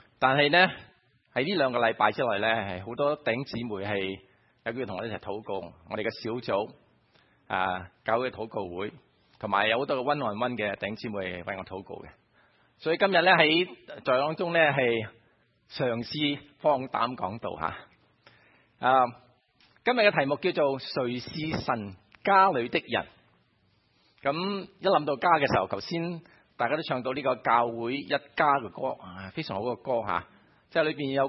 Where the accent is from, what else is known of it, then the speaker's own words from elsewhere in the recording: Guangdong, China; 但系我哋广东人咧讲呢个屋咧就好自然讲出嚟。